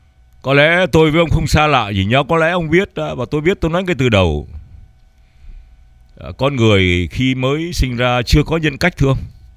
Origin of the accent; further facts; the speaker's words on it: Nam Dinh, Nam Dinh Province, Vietnam; born there; moved away; tôi sinh ra tại Nam Định mà, nếu tôi không phải có những cái chuyện gì, bố tôi không bị đưa ra ô tô vì chủ điền gì đó, thì tôi cũng ở lại miền Bắc, lớn lên miền Bắc như ông vậy chứ.